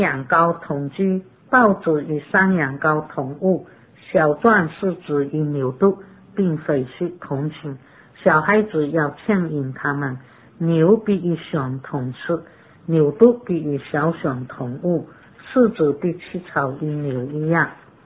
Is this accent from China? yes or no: yes; China; 这个千年过渡呢，就是世界属我们中国人所讲的大同世界，